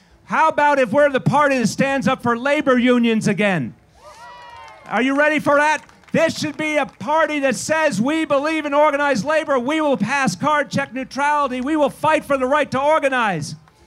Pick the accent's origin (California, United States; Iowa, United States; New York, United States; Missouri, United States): New York, United States; And I say this from the bottom of my heart as a New Yorker.